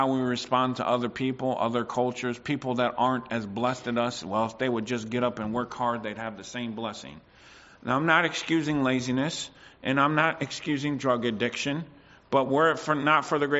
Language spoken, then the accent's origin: English; United States; now in Canada; And by the way, I'm a migrant. I'm an immigrant. I came from the United States.